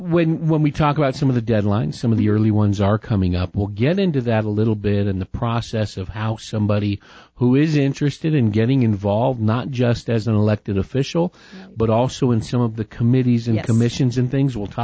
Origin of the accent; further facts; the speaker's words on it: California, United States; I'm a Californian myself.